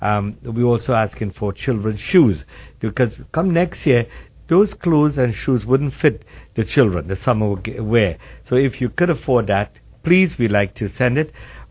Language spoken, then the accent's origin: English; Trinidad, Trinidad & Tobago; although I am from Trinidad, we always help Pakistan, India